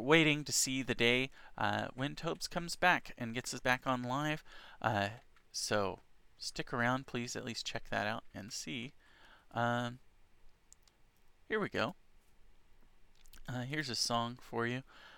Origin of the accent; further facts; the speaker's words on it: United States; She tries to make everything very accessible to me because I'm an American